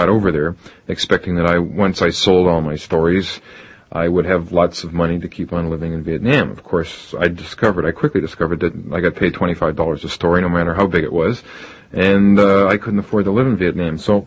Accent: Toronto, Ontario, Canada; I grew up in Canada, Toronto, always wanted to see the world

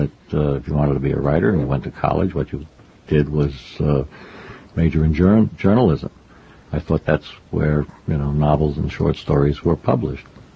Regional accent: Chicago, Illinois, United States; I didn't know I was growing up in Chicago in the 1930s and 40s.

